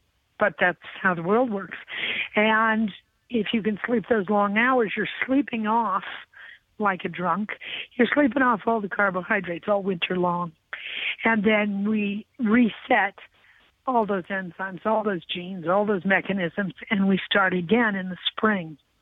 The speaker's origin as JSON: {"language": "English", "region": "Midwest", "country": "United States", "tie": "born or raised there", "said": "I grew up in the Midwest."}